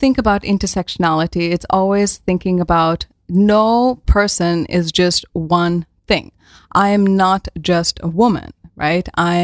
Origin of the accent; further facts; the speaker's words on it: India; English is a second language; moved away as an adult; now in Netherlands; So I'm from India, and I moved to the Netherlands around now 8 years ago already.